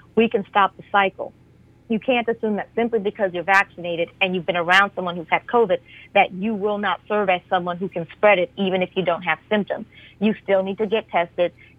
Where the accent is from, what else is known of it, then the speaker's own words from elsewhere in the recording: California, United States; also born or lived in Louisiana; I grew up in Southern California and from Louisiana, but out here on the East Coast, things get cold.